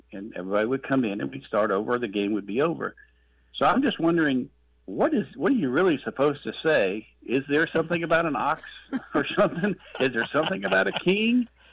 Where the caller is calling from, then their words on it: Pulaski, Tennessee, United States; I'm calling from Pulaski, Tennessee.